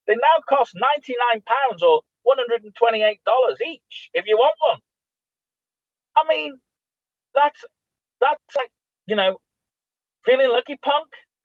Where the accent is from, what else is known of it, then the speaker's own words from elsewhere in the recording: Scotland, United Kingdom; I'm Scottish and I know the Scottish flag is on the back of the Scottish kit.